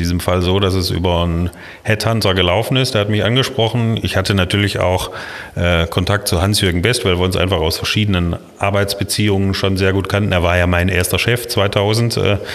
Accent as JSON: {"language": "German", "region": "Baden-Württemberg", "country": "Germany", "accent": "slightly Swabian-tinged Baden dialect", "said": "Ich komme aus einem kleinen Ort im Kinzigtal in Baden-Württemberg, in Baden. Der Dialekt ist aber ein bisschen schwäbisch angehaucht, weil da, wo ich herkomme, da gab es alle paar hundert Jahre mal einen Politikwechsel, mal was schwäbisch, mal was badisch und bin in Schwaben zur Schule gegangen."}